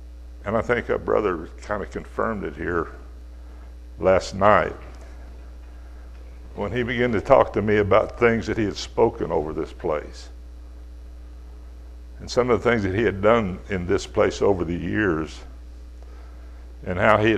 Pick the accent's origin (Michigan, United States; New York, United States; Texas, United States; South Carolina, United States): Texas, United States; They forgot I was from Texas. my son's 6'6", so we do grow big down there.